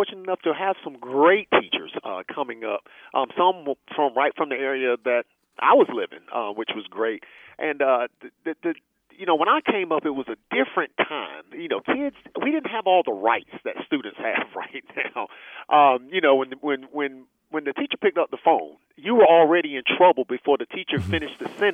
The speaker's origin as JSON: {"language": "English", "region": "North Carolina", "country": "United States", "tie": "born or raised there", "also_born_or_lived": "Puerto Rico", "said": "we moved from Puerto Rico to South Carolina, Then we got to North Carolina. So I called North Carolina home because we didn't move anymore once we got here."}